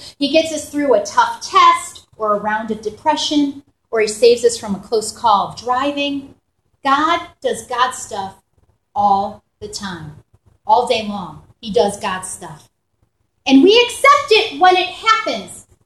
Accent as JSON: {"language": "English", "region": "New York", "country": "United States", "said": "You know, I'm from New York, right?"}